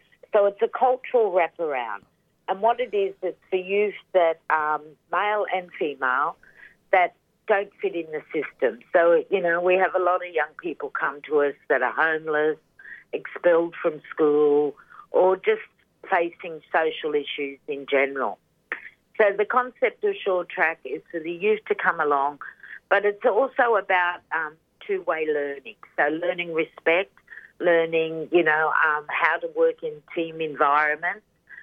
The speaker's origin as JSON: {"language": "English", "region": "New South Wales", "country": "Australia", "said": "So I'm from Gulbengia country, which is the north coast of New South Wales. I'm around the Coffs Harbour region, but I live in the Nambuka Heads Valley, and we're sited by Kempsey, Taree, so some people may know those names, Port Macquarie."}